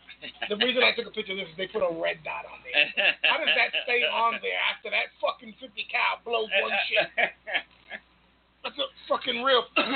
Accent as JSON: {"language": "English", "town": "Bronx", "region": "New York", "country": "United States", "said": "All right, you can just tell I'm not from here. I'm from out of town, nigga. I'm from the Bronx, folks."}